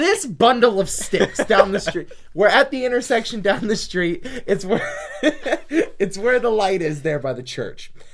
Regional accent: Minnesota, United States; Oh, it's surrogate, you know. I'm from Minnesota.

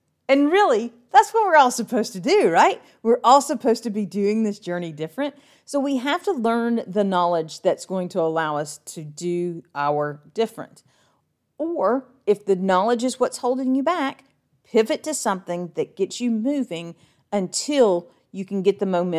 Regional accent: Alabama, United States; I live near Lake Gunnersville Lake. I grew up on Lake Gunnersville.

